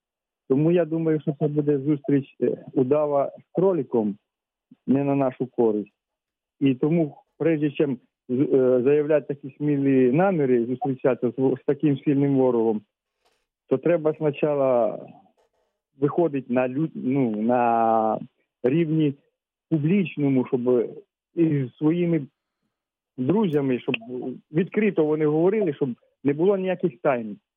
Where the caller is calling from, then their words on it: Poltava Oblast, Ukraine; Полтавщина